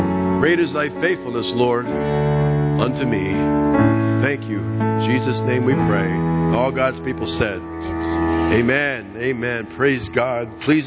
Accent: Pittsburgh, Pennsylvania, United States; I grew up around Pittsburgh, and that was the city of champions back in the 70s.

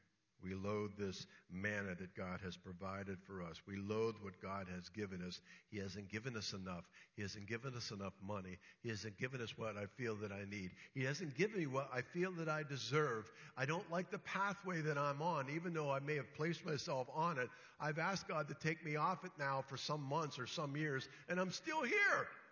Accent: United States; Because frankly, I'm an American. I like stuff done now.

